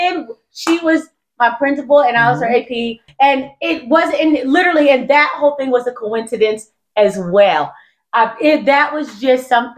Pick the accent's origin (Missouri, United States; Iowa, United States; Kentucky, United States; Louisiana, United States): Kentucky, United States; Lexington; I'm from Lexington, Kentucky.